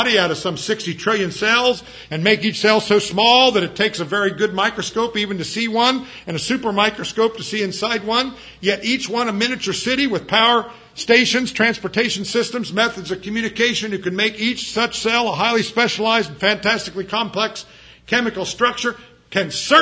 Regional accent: Ireland; So Paul didn't go Irish on him. I'm Irish, I can say that.

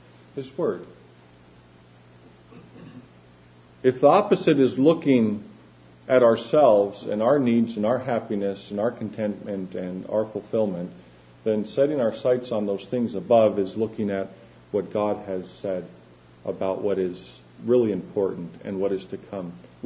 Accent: Chile; I grew up in Chile, South America, and there's much gray in between the black and white.

